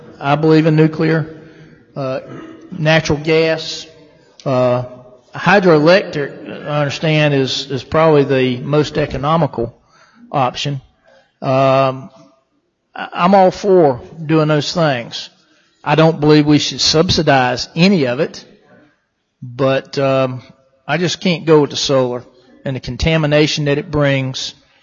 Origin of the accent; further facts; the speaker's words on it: New Bern, North Carolina, United States; I went to Newbern, my hometown, the other day, and passing through Kinston and down the Newbern area, farmland that I remember growing up seeing nice, wonderful crops out there for years and years and years